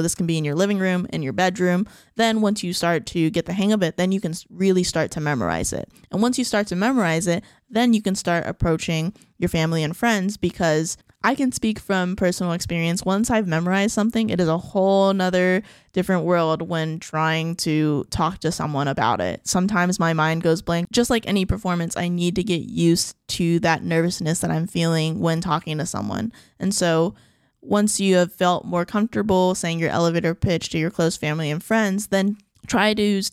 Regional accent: San Antonio, Texas, United States; Because I'm from San Antonio, this was at the Majestic Theater.

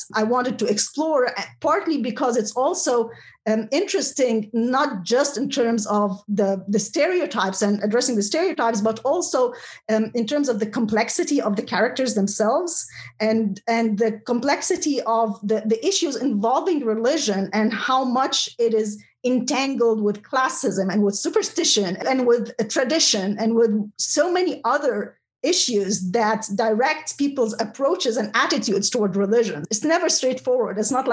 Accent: Egypt; that's also something that I had witnessed growing up in Egypt

